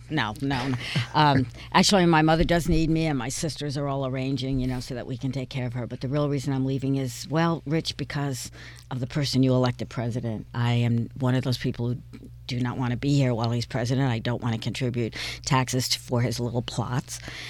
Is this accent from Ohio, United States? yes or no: no; Albany, New York, United States; I grew up in Albany, and all of my classmates went to the state of New York as their primary employment